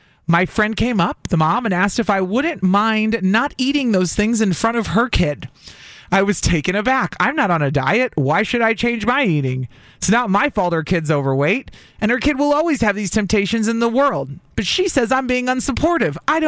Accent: Illinois, United States; I grew up in Illinois, but all of their family was other places.

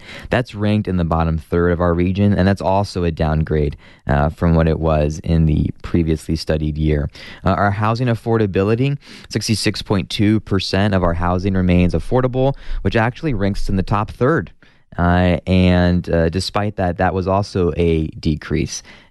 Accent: Phoenix, Arizona, United States; now in Tucson, United States; I grew up in Phoenix.

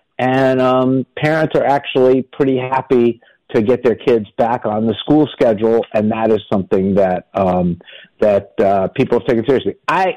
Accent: Miami, Florida, United States; Now, I grew up in Miami, Florida, and my junior high and my high school were not air conditioned.

